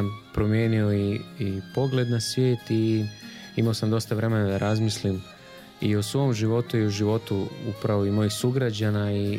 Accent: Zagreb, City of Zagreb, Croatia; now in Banja Luka, Bosnia and Herzegovina; rođen sam u Zagrebu. Evo, krenut ćemo iz početka. 79. godine kao drugo dijete mojih roditelja. Odrastao u Novom Zagrebu na ulicama u kvartu koji se zove Siget.

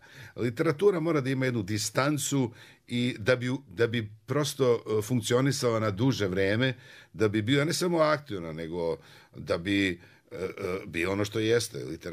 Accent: Pula, Istria County, Croatia; also born or lived in Belgrade; Moj otac je bio mornarički oficir i tamo negde 58. u jesen 58. godine smo se mi iz Beograda, gdje sam rođen, preselili u Pulu. Ja sam imao 5 godina i odrastao sam. Dakle, mene je taj grad formirao.

